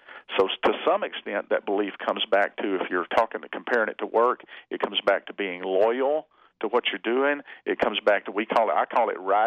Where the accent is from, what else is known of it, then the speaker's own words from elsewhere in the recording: Texas, United States; Well, the other thing is, I'm from Texas, so I'm going to say I've always said dismount a dead horse.